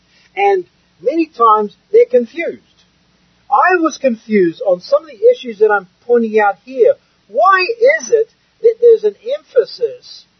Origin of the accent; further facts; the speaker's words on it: New Zealand; I come from New Zealand, for those that don't know